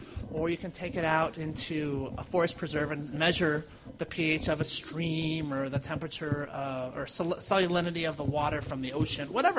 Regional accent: Illinois, United States; Wow, it's a pleasure to be back in my home state of Illinois.

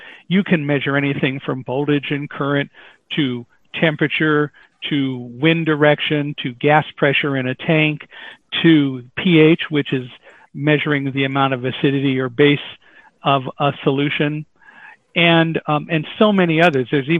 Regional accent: Chicago, Illinois, United States; born there; I was born in Chicago, so I still consider it one of my favorite places.

